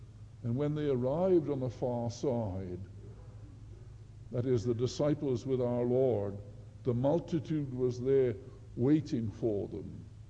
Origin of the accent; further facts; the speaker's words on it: Wales, United Kingdom; I learned when I was growing up in Wales that I could look to the daily paper